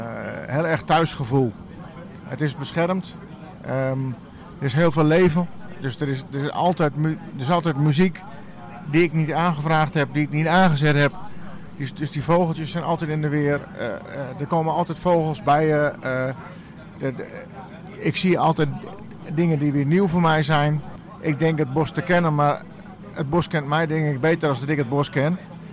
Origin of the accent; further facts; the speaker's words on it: Groningen, Netherlands; moved away; also born or lived in Westzaan; Ik kom oorspronkelijk uit Groningen. Ik heb heel lang ook in het mooie Noord-Holland gewoond, in Westzaan. En ik ben nu sinds een jaar of 3, 4, 5 al in Nijebekoop en omstreken woonachtig.